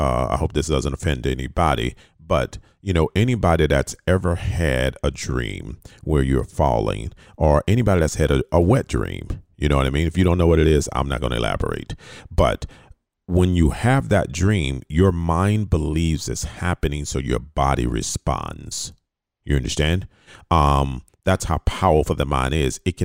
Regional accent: Fort Lauderdale, Florida, United States; I don't know if y'all remember, I'm from Fort Lauderdale that we would put dice over our mirrors.

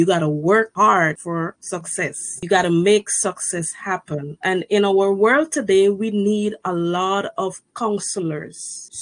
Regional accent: Guyana; born there; I was born in the land of many waters, which is the beautiful country of Republic of Guyana. Presently, I am living in the sunshine, friendly island of St. Martin for over 20 years.

